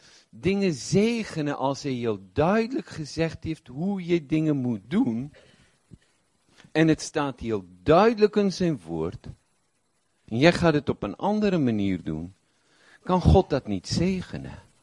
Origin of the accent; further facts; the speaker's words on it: South Africa; Omdat wij uit Zuid-Afrika komen, moeten wij ook teruggaan. Mijn moeder leeft nog. Mijn moeder is 89.